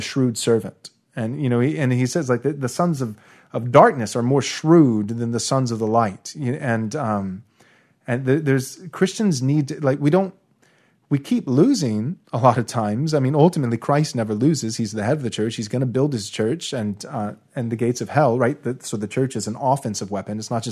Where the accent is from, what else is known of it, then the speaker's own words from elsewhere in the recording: United States; born there; I was born in America in 1986. So along with anybody else raised in a typical American church, I was pre-mill